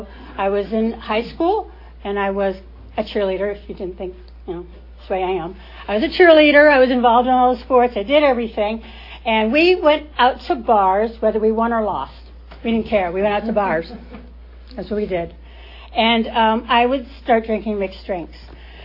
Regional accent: New York, United States; I grew up in suburbia in New York, in the state of New York.

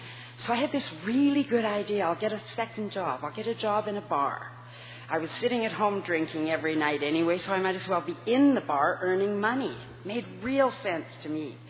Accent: Winnipeg, Manitoba, Canada; I grew up in Winnipeg, Manitoba, in a fairly dysfunctional alcoholic home.

